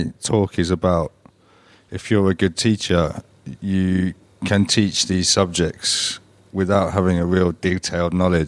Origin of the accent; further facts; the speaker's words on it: London, United Kingdom; I'm from London.